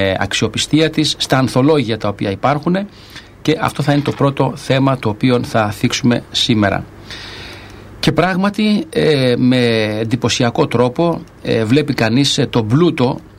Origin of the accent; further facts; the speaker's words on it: Greece; ιδιαίτερα εμείς σαν Έλληνες έχουμε αυτή τη μεγάλη ευθύνη